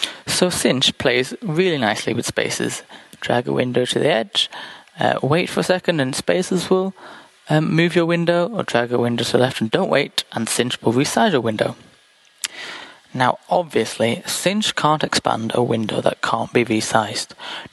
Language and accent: English; England, United Kingdom; from England